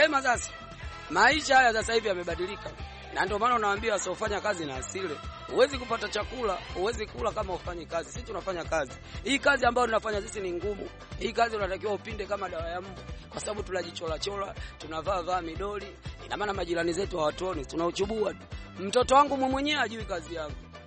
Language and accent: Swahili; Morogoro, Tanzania; si tulizaliwa mapacha. Lakini kwetu kabisa nilikotokea, nimetoka Morogoro, mimi ni Mnguru.